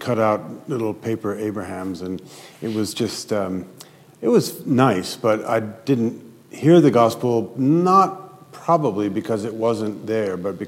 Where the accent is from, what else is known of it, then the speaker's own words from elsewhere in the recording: Paris, Île-de-France, France; also born or lived in United States / Switzerland; now in Philadelphia, United States; I grew up in Paris, spent some of my schooling in the States. My parents moved to Switzerland, and so that was home for a while. Got married, back to the States, went over to Aix-en-Provence to work in a seminary there, and now I've been in Philadelphia for nearly 30 years.